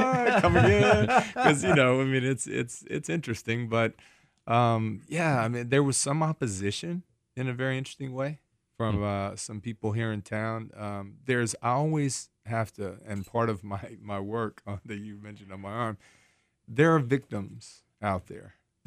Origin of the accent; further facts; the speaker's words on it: Atlanta, Georgia, United States; But I grew up here in Atlanta. I've been here over 50 years.